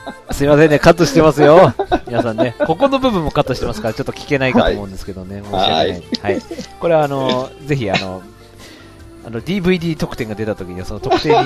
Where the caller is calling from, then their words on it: Hiroshima, Japan; 私は広島県の人間ですので、先日の西日本豪雨の災害に遭いました。